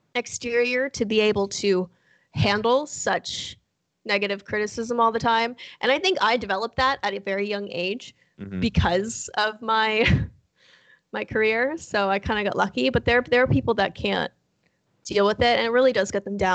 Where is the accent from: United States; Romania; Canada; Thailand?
Canada; first of all, I'm Canadian, so good luck.